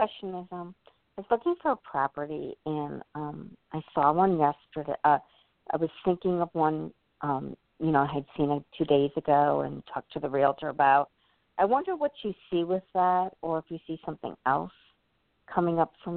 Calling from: Illinois, United States; I'm calling from Illinois.

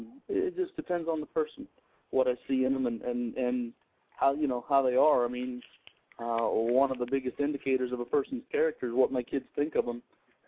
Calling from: Kansas, United States; I'm calling from Kansas.

